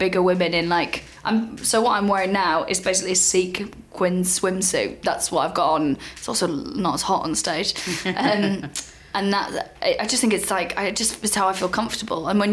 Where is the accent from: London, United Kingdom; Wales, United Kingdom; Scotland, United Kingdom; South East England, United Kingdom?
Wales, United Kingdom; accent: neutral; I've always had, like, a weirdly neutral accent. I never sounded like the people back home in Wales. None of my friends did, even the first language Welsh people. So people would be like, you don't sound very Welsh.